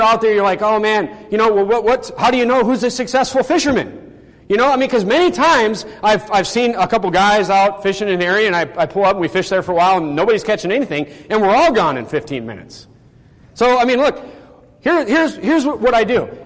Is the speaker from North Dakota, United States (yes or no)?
yes; North Dakota, United States; You know, I come from North Dakota where we go fishing on lakes.